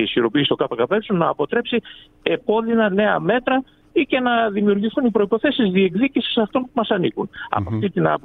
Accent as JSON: {"language": "Greek", "region": "Central Greece", "country": "Greece", "said": "Δέστε τι γίνεται εδώ στην περιοχή μας, εγώ είμαι από τη Στερεά Ελλάδα"}